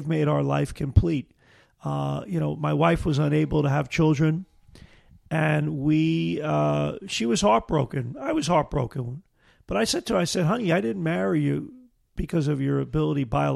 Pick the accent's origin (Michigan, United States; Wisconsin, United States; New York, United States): New York, United States; Brooklyn; My growing up in Brooklyn and playing and coaching, my life has been a cultural mosaic and something I celebrate.